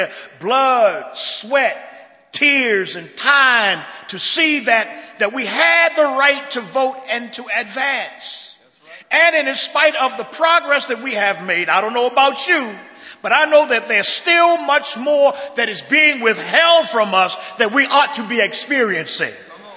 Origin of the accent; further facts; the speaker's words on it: Baltimore, Maryland, United States; I'm from Baltimore.